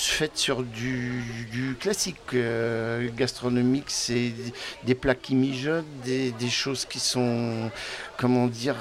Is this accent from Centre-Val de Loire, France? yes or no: yes; Cheverny, Centre-Val de Loire, France; Je suis originaire de Cheverny, donc je ne suis pas allé bien loin quand même.